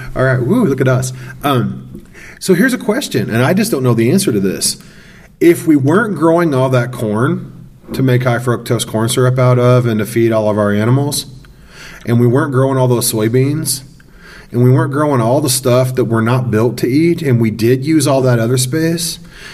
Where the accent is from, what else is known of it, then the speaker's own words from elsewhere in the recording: Missouri, United States; I'm from Missouri, so I go home on occasion.